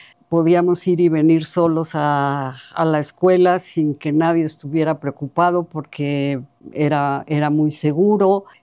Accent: Mexico City, Mexico; Yo nací en la Ciudad de México, viví en la colonia Roma, la calle de Durango, muy cerquita de la Plaza de Río de Janeiro. Mi colegio estaba en la calle de Jalapa.

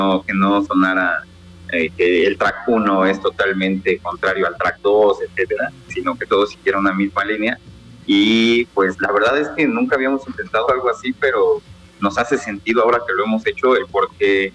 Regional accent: Iztapalapa, Mexico City, Mexico; nosotros somos de Iztapalapa, entonces pues creo que este tipo de canciones es el alma y la fiesta de todo el oriente de la ciudad

